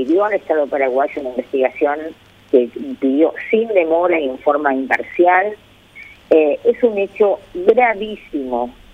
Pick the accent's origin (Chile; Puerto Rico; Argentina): Argentina; si fuera en mi país y murieran niñitas paraguayas o de la nacionalidad de que se trate, sería yo la primera y creo que el experto que tendría el mismo acompañamiento pidiendo a mi justicia, a la justicia argentina